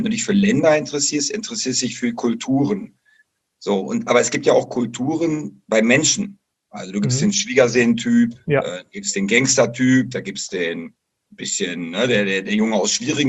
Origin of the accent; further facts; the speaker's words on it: Bocholt, North Rhine-Westphalia, Germany; Ich meine, ich bin damals ja in Bocholt bin ich aufgewachsen. Das ist ja direkt an der niederländischen Grenze.